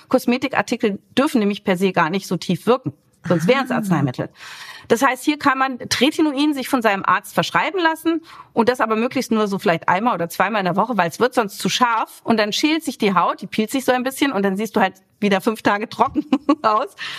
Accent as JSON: {"language": "German", "region": "Berlin", "country": "Germany", "said": "ich komme aus Berlin, das würde man nowadays denken."}